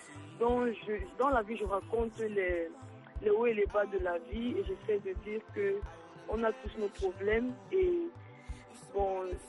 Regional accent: Cameroon; je suis camerounaise.

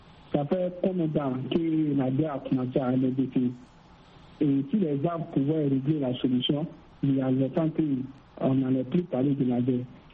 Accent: Burkina Faso; Si vous regardez les images, et voilà la toile, même chez moi, au Burkina Faso, même ailleurs

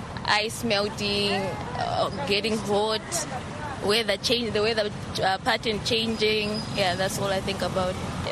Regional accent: Malawi; English is a second language; I'm from Malawi.

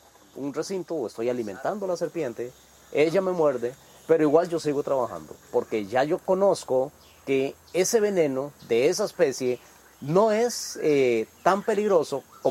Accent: Costa Rica; Soy biólogo costarricense

